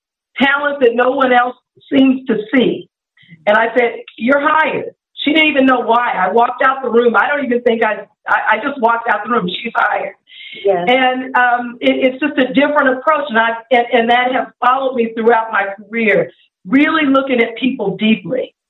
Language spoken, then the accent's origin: English; Colorado, United States; moved away; Well, when I grew up in Colorado, by the way, Howard, so Orange Crush all the way back then, and decided that I wanted to move to Atlanta.